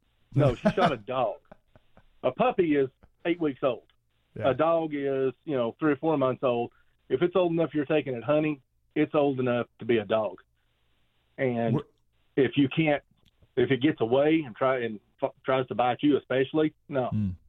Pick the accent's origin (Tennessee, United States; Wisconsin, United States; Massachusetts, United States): Tennessee, United States; East Tennessee.